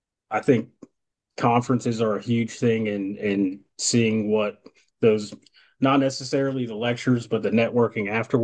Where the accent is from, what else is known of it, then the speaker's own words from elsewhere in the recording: Charlotte, North Carolina, United States; also born or lived in New York; I say I'm from North Carolina. I'm originally born in New York, but I claim Charlotte as home. Parents live there, brothers, sisters, everybody lives there.